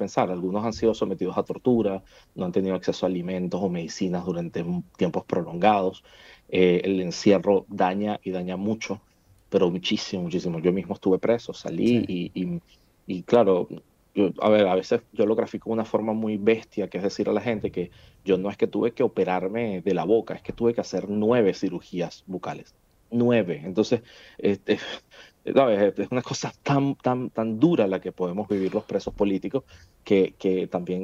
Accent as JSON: {"language": "Spanish", "country": "Spain", "said": "te lo digo también como español"}